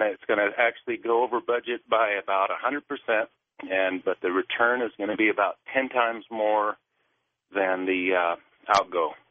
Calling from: Ashland, Oregon, United States; And I'm from Ashland, Oregon.

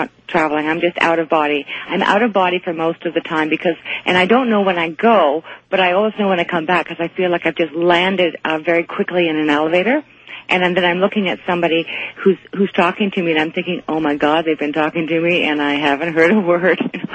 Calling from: Toronto, Ontario, Canada; I'm calling from Toronto.

